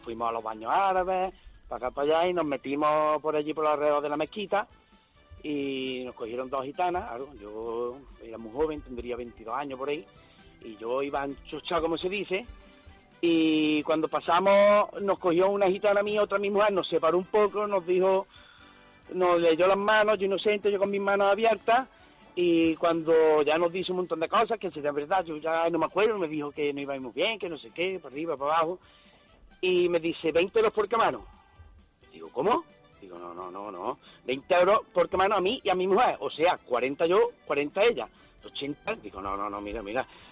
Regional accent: Lucena, Andalusia, Spain; now in Antequera, Spain; Bueno, estoy en Antequera, soy de Lucena.

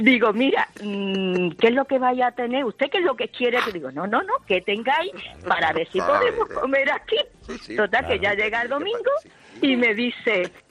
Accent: Málaga, Andalusia, Spain; Yo soy de Málaga

